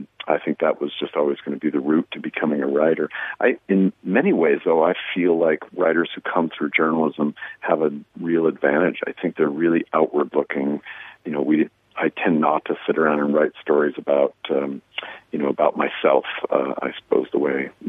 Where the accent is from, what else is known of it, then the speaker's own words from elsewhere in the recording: Spokane, Washington, United States; I was born in Spokane in 1965. Beginning in about 1978, when I was 13, I wanted to leave. 9. I'm still here.